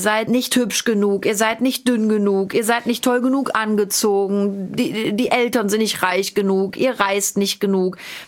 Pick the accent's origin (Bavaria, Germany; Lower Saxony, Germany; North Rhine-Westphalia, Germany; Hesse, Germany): North Rhine-Westphalia, Germany; Cologne; Ich komme aus Longerich, Köln-Longerich. Das ist ein kleiner Vorort von Köln.